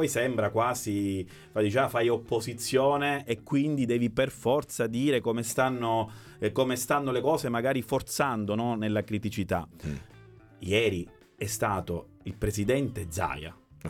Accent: Gela, Sicily, Italy; born there; Ha raccontato la storia di una coppia di siciliani, tra l'altro di Gela, okay, quindi della mia città natale

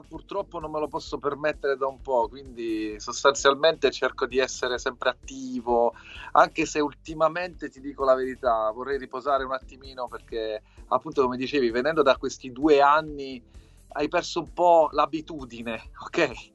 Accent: Foggia, Apulia, Italy; now in Milan, Italy; sono venuto a Milano e io sono un pugliese, sono di Foggia

